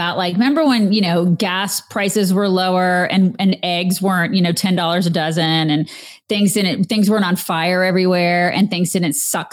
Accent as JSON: {"language": "English", "region": "Georgia", "country": "United States", "tie": "born or raised there", "said": "I grew up in Georgia. They're in Georgia too."}